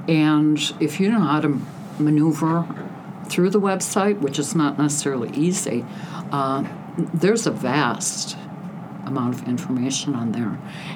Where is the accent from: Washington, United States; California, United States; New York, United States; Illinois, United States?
Illinois, United States; Chicago; Well, originally I'm from Chicago. I was born in the shadow of Wrigley Field, Cubby fan. I've lived here for 26 years, raised my children here.